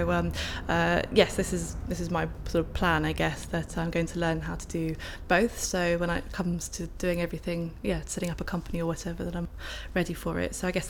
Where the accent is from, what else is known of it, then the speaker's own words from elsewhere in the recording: London, United Kingdom; now in Bournemouth, United Kingdom; I'm from London originally, actually, and I've been living in Bournemouth for about a year. So yeah, I mean, London's still really home for me